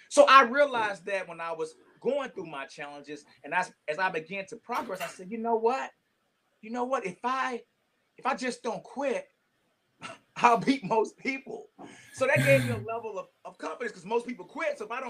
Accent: Fort Worth, Texas, United States; I'm from Fort Worth. That's 25 minutes away.

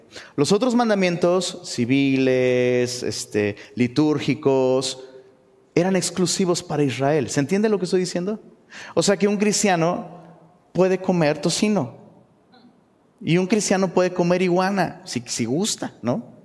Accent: Guerrero, Mexico; En mi tierra se hace caldo de iguana allá en Guerrero, ¿verdad?

